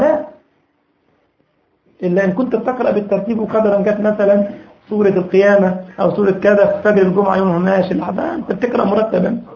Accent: Egypt; عارف في مثل عندنا في مصر اسمه خالف تعرف

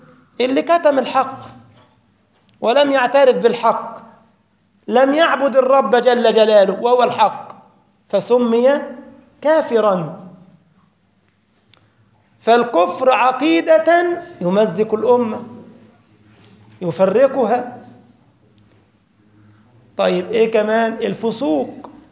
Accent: Egypt; آه زي عندنا في مصر عليه فأر

